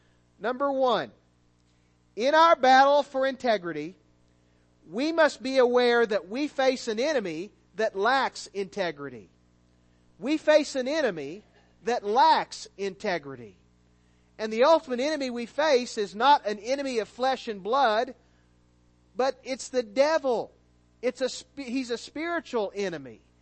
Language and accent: English; Missouri, United States; even though we're from the Show Me State, we want to believe the best about people, don't we?